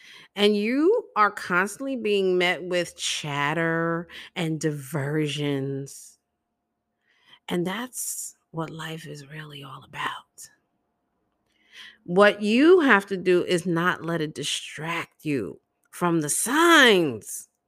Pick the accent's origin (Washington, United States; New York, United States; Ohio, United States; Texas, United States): New York, United States; Brooklyn; Because I'm from Brooklyn.